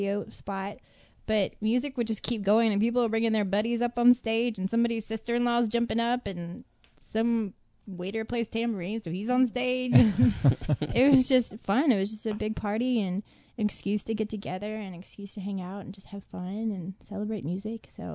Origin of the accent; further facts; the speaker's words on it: Texas, United States; accent: country; so I sounded country innately because I was from Texas